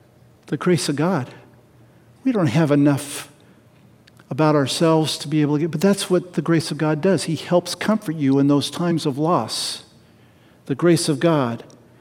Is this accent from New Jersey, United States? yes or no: no; California, United States; when I was a kid in the neighborhood I grew up in Central California, it was very diverse.